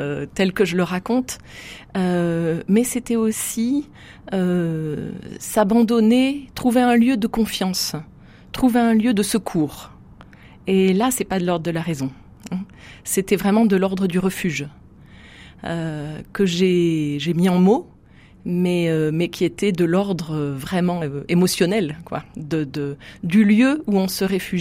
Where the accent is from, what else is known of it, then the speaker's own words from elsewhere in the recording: Saint-Étienne, Auvergne-Rhône-Alpes, France; also born or lived in Lunel; je suis née à Lunel, mais mon père était professeur de physique et il a été nommé en premier poste à Saint-Étienne. Et donc, c'est à Saint-Étienne que j'ai grandi de 3 ans à 19 ans